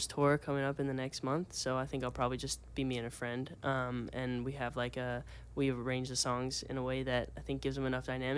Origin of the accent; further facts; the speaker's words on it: Arizona, United States; From Arizona, but I'm local now.